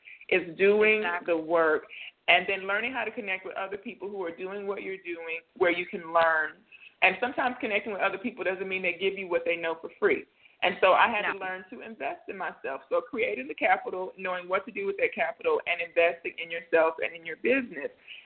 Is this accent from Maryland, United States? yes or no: no; Louisiana, United States; And I always knew when I was younger, a little small girl growing up in Louisiana, I knew that I wanted to own a business.